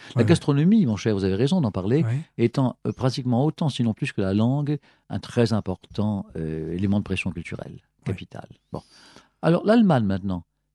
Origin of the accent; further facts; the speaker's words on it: France; je ne dis pas ça parce qu'on est français